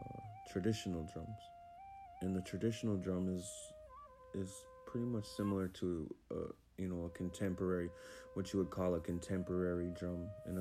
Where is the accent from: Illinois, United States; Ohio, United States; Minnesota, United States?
Minnesota, United States; Leech Lake Reservation; I am Bear Clan, and I am from the Leech Lake Reservation